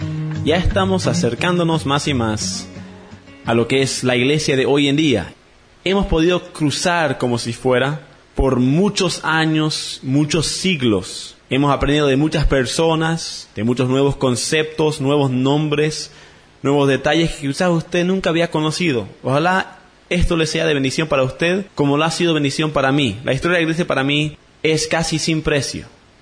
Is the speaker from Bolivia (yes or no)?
yes; Bolivia; born there; yo nací en Bolivia. Entonces yo tengo el privilegio de tener no solo cultura americana y pasaporte americano, pero cultura boliviana y pasaporte boliviano.